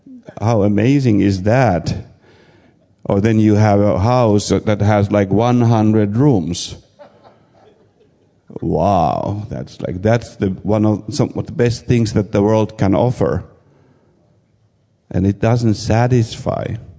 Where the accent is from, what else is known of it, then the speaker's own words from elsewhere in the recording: Finland; English is a second language; it's not because I'm from Finland and we don't like talking